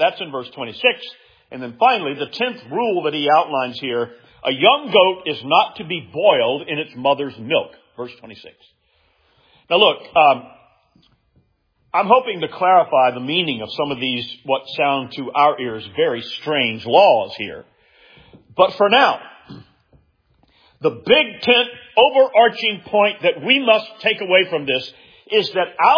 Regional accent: Columbia, United States; I well recall that in the neighborhood where I grew up in Columbia, there was a grocery store, a chain store

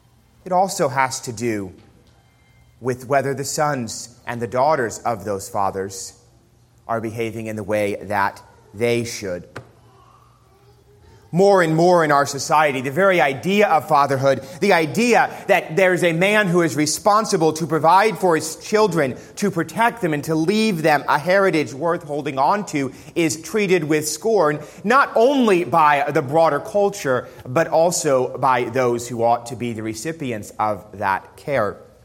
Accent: New York City, New York, United States; Growing up in New York City, my dad used to refer to Father's Day, a little bit tongue-in-cheek, as Missing Persons Day.

